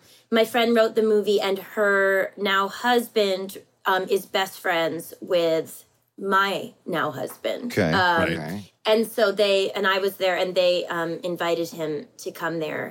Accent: Milton, Massachusetts, United States; I'm from Milton, Mass.

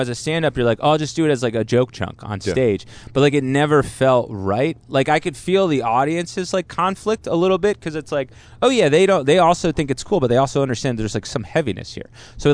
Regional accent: New Jersey, United States; North Jersey.

